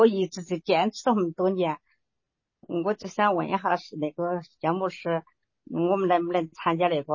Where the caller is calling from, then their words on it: Sichuan, China; 因为我是四川的，因为我们这边认识的都喜欢办三周年